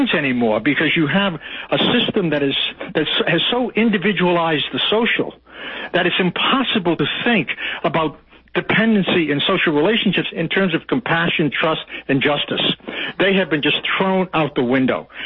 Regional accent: Providence, Rhode Island, United States; accent: Providence working class; And you know, everybody thinks I'm from New York.

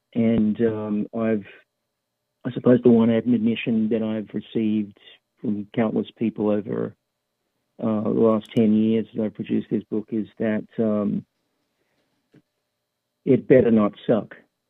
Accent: Melbourne, Victoria, Australia; I'm from the Melbourne region

